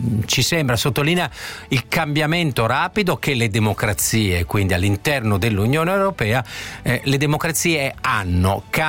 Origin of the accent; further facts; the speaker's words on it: Poland; Italian is a second language; vedo che la distanza tra la Polonia e, parliamo del mio paese in questo caso